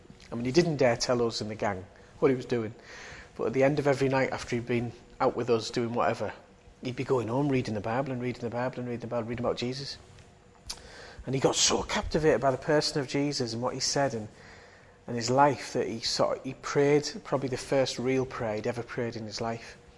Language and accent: English; Billingham, North East England, United Kingdom; also born or lived in Middlesbrough; I became a Christian when I was 17, 18. And I was brought up in Teesside, in Billingham, and then over here in Middlesbrough. Brought up Catholics, actually.